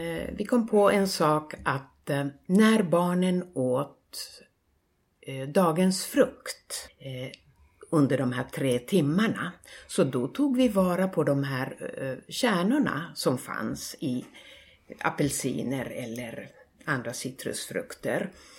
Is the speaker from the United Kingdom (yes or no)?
no; Muonio, Lapland, Finland; Swedish is a second language; moved away; also born or lived in Rovaniemi; Men jag växte upp i Muonio, där ingenting växte, ingenting som man odlade, förutom potatis förresten.